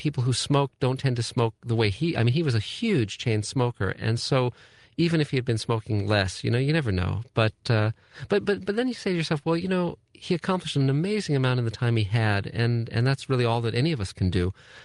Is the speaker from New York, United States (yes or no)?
no; Santa Monica, California, United States; I was born in Santa Monica, California. So I'm a local.